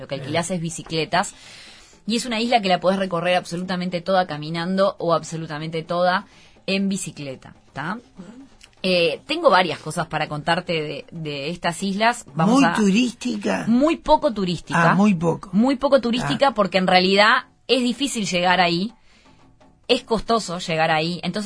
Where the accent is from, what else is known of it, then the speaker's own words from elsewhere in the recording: Uruguay; vengo desde Uruguay, desde muy lejos.